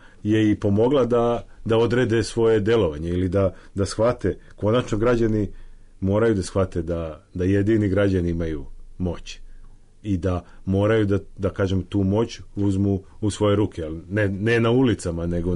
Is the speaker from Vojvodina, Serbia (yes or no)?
no; Obrenovac, Belgrade, Serbia; Ja dolazim iz Obrenovca i to je nekako, da kažem, opredelilo moj put.